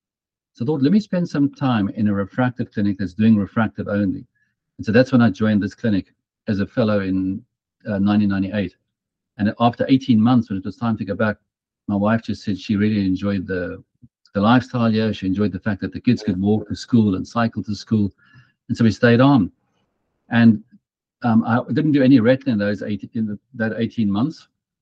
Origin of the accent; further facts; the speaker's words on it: Pretoria, Gauteng, South Africa; Where I grew up in Pretoria, well, not when I grew up, but when I started working in Pretoria